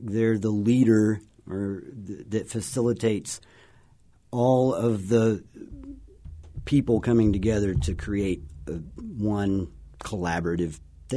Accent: Texas, United States; So I'm originally from Texas, and so it was nice to find a place in the desert to come to.

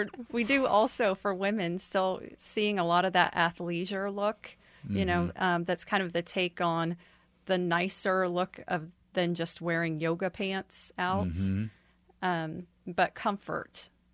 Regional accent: Kansas City, Missouri, United States; also born or lived in New York; My story is one of I grew up here in Kansas City, but I wanted to go to New York and I wanted to experience Fashion Week there.

